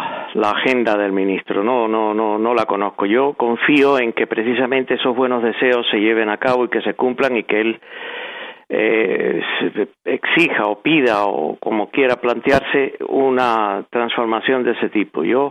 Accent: Spain; dado el hecho de que yo soy español, tengo la nacionalidad española

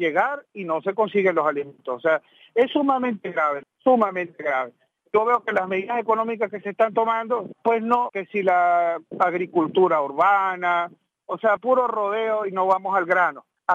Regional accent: Venezuela; Es al sistema, a la forma como los venezolanos asumimos las cosas

